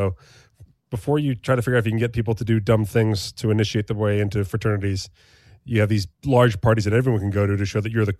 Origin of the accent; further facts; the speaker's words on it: United States; As you know, as an American, we hate losing anything